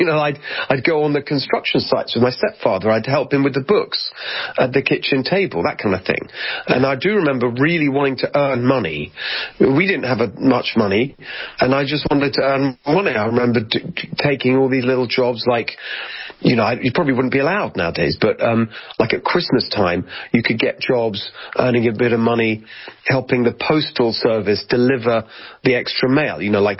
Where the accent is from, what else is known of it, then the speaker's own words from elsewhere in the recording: Brighton, South East England, United Kingdom; And we grew up together in England, in Brighton. And started out, you know, it's pretty regular working class family, nothing special, not dire poverty, just regular working class aspirational family.